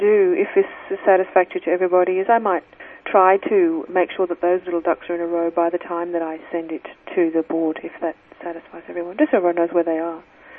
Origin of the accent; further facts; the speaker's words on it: Australia; As an Australian who's frankly not on vacation in August, that's lovely, Ross.